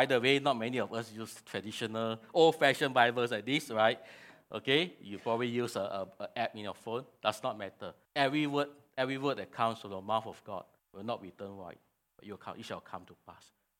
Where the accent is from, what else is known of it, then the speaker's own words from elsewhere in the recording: Penang, Malaysia; English is a second language; I'm from Penang. I stay on the island.